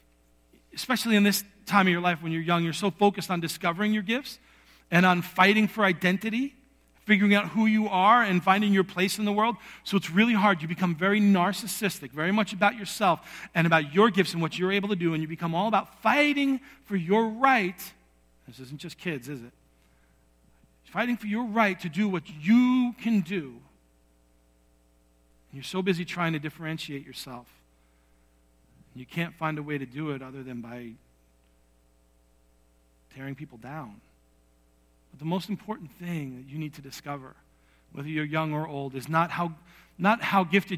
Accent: New York, United States; And I remember growing up in New York as a kid, especially experiencing people who seemed to me to be so spiritually sound, so powerful.

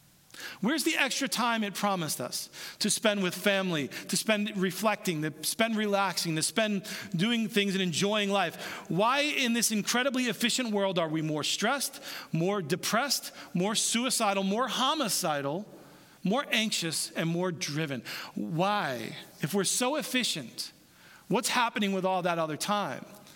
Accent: New York City, New York, United States; I grew up in New York City, so all my friends all people from New York State would gather.

